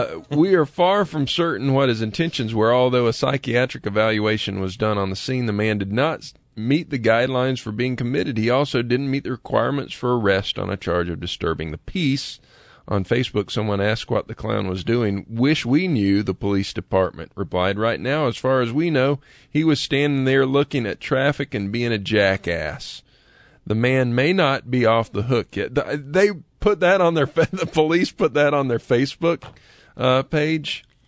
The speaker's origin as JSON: {"language": "English", "town": "Lakeland", "region": "Florida", "country": "United States", "tie": "born or raised there", "said": "My hometown of Lakeland, Florida."}